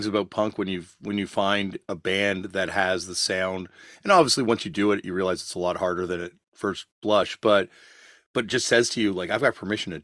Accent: Canada; I think especially as like a Canadian

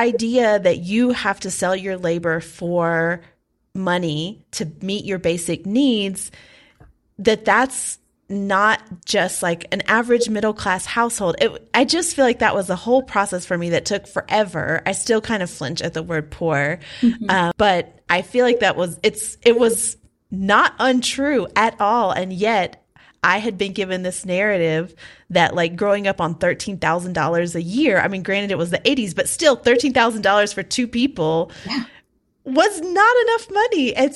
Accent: Appalachia, United States; because I come from Appalachia and I was raised by coal miner's daughter, literally.

